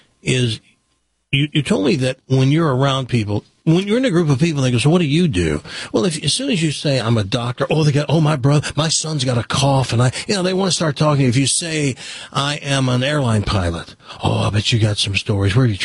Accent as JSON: {"language": "English", "region": "Tennessee", "country": "United States", "tie": "born there", "said": "I was born in Tennessee. My parents continued to live in Tennessee. They went back after we came up here and lived out their days."}